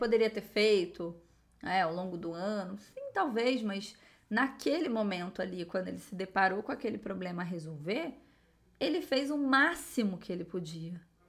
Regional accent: Rio de Janeiro, Brazil; accent: carioca; eu sou carioca e eu já falo mesmo, né? Já junta, né? Então, isso já... Eu já falo X no lugar do S.

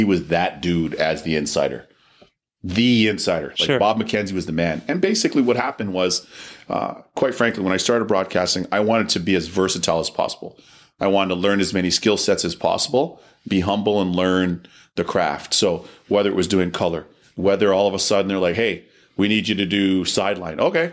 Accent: Toronto, Ontario, Canada; born there; And then I was born in Toronto.

